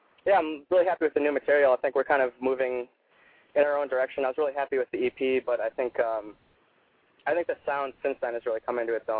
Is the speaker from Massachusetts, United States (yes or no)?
no; Sheboygan, Wisconsin, United States; I'm from Sheboygan, so it's not as far as I ever travel as Otto.